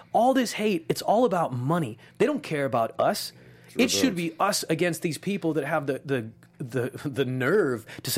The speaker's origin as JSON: {"language": "English", "town": "Los Angeles", "region": "California", "country": "United States", "tie": "born or raised there", "said": "I got a Muslim dad, a Jewish mom, and I grew up in East L.A."}